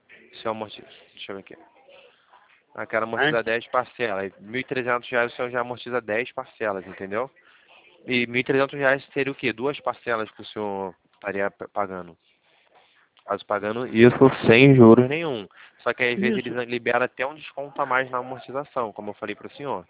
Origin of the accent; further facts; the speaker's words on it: Rio de Janeiro, Brazil; Eu sou do Rio de Janeiro. A gente fica aqui no centro do Rio.